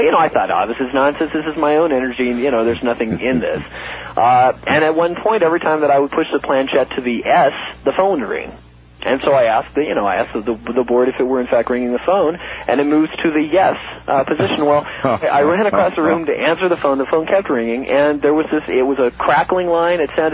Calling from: Salt Lake City, Utah, United States; Hi, Art. Salt Lake City.

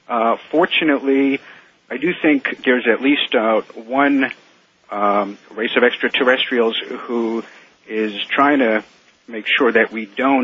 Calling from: Silver Spring, Maryland, United States; Silver Spring, Maryland.

